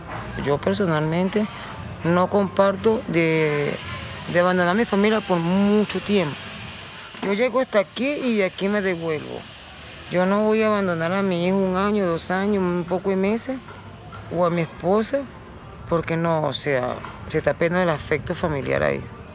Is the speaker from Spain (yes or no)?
no; Venezuela; Al final somos venezolanos los dos